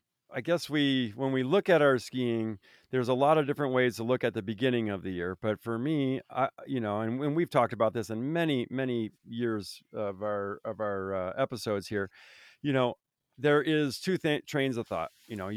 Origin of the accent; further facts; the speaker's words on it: Vermont, United States; I mean, I grew up in Vermont, you know, I mean, we had frozen lakes.